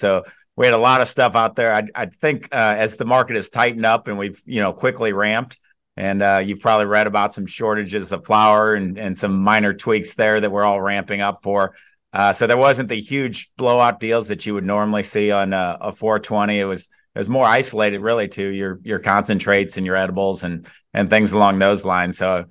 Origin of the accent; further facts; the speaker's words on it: St. Louis, Missouri, United States; Born and raised in St. Louis, so this is definitely home turf for my brother